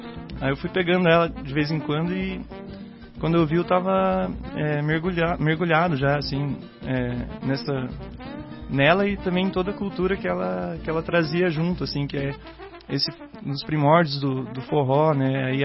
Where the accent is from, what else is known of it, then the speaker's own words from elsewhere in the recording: Guarapuava, Paraná, Brazil; eu sou de Guarapuava, que é uma cidade interior do Paraná aqui.